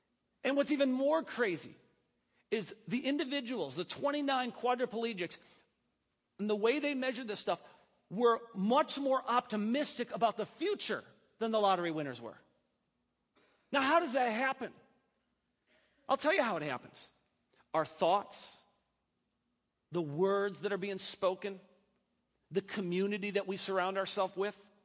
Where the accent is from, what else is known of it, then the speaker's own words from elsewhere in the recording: Wisconsin, United States; Why? Because I grew up in Wisconsin.